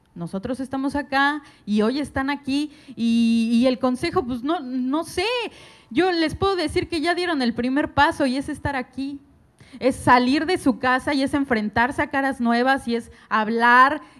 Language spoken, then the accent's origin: Spanish; Mexico; Yo vengo de México, yo conozco acá unas caras...